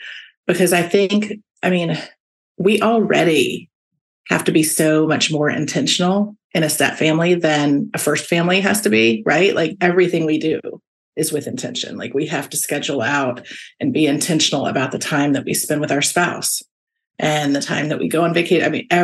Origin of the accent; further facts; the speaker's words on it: the South, United States; I'm from the South. We always say the wrong thing.